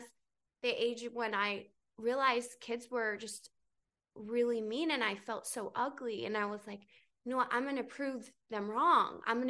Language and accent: English; North Carolina, United States; Kind of rewinding back, I grew up in North Carolina on a farm, and my parents are religious, and we grew up super religious.